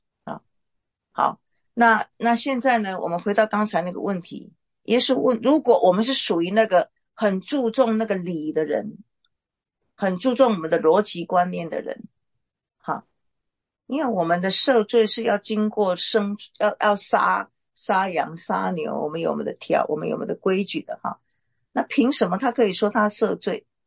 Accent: Taiwan; 以我们的背景，我们是中国人。我从台湾长大

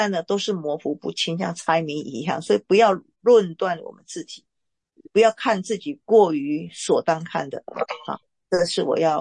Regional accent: China; 其实我们中国人很懂得这种哲理，你知道吗？

